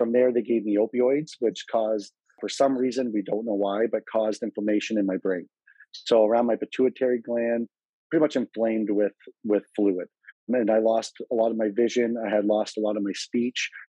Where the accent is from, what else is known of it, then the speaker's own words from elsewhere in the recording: London, Ontario, Canada; I'm from London, Ontario. I'm actually just moved into a new area